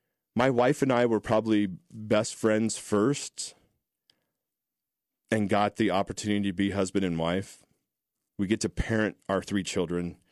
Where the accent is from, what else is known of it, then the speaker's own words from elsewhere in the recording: Mitchellville, United States; We had to pick everything up from our house and move out to my house that I grew up in Mitchellville.